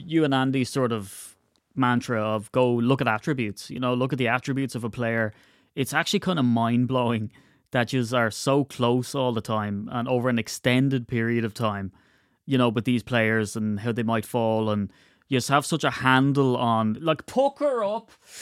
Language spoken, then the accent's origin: English; Ireland; But look, I'm getting too philosophical and I'm Irish and I don't have any emotion